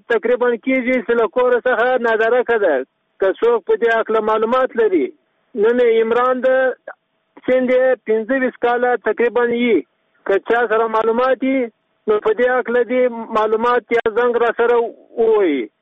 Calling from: Sheberghan, Jowzjan, Afghanistan; د شبرغان دی ولایت اوسیدونکی

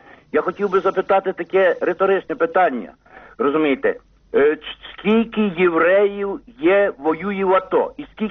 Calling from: Nadvirna, Ivano-Frankivsk Oblast, Ukraine; з Надвірної вам дзвонить.

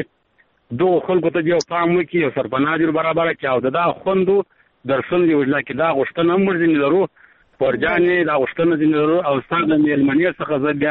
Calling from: Arghandab, Kandahar, Afghanistan; لکندار ولایت ارغنداب ولسوالۍ څخه د ټلیفون په کار شم

